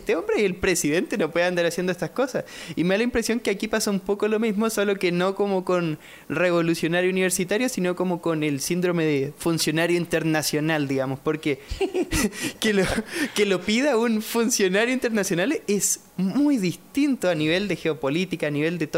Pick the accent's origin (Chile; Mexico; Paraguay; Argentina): Chile; me pasa también un poco en mi país, en Chile